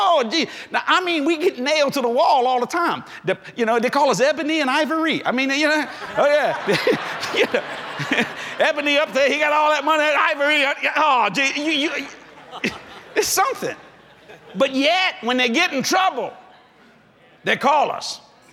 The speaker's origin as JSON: {"language": "English", "region": "Louisiana", "country": "United States", "said": "and then I'm a Cajun, which means you're not educated."}